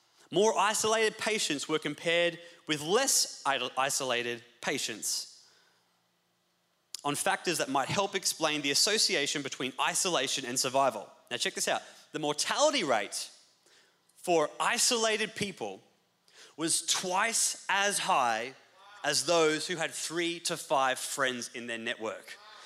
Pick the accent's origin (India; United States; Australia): Australia; I come from Australia, where you gotta save, you gotta budget, you gotta work overtime.